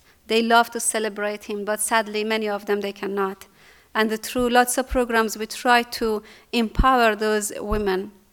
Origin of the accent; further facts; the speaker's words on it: Iran; English is a second language; but I'm Iranian. I grew up in Iran, become Christian when I finished my high school